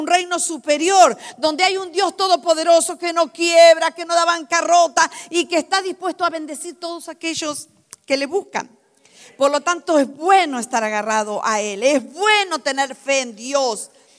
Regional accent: Argentina; Ya hemos pasado por experiencias como esas en mi país. Mi país es un país muy incierto.

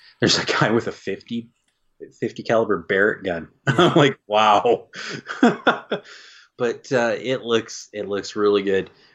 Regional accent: Canada; I'm Canadian, and we play a lot of World War II games.

